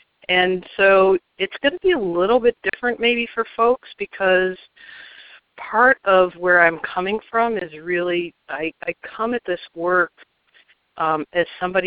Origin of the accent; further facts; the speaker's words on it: Detroit, Michigan, United States; And that I grew up in Detroit is a big part of me. I've really become quite imprinted on Rust Belt cities.